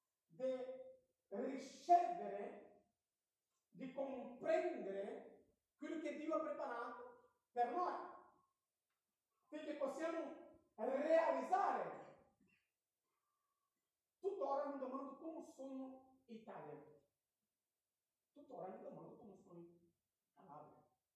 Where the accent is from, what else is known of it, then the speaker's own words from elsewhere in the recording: Brazil; Italian is a second language; Allora, in Brasile lo sapete, il calcio è tutto. E io sono brasiliano